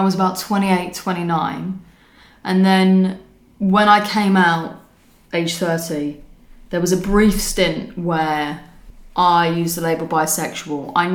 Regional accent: London, United Kingdom; Yeah, so I was born in 1986 and I grew up in London, and I went to a comprehensive school

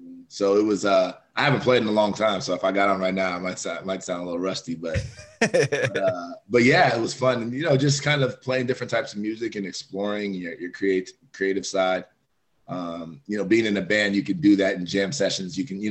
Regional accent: Columbus, Ohio, United States; Yeah, I was actually born and raised in Columbus, Ohio.

